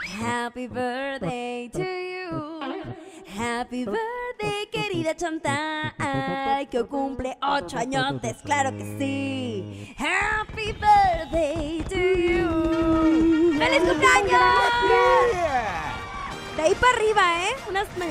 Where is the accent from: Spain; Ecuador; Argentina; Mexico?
Mexico; Monterrey, Nuevo León; Y yo como regia.